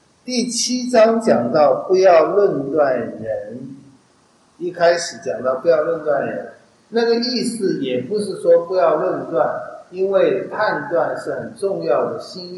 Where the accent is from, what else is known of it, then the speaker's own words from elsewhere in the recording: China; 这也是我们中国人最难接受的，我们中国人跟法利赛人很像，凡事都是要做给人看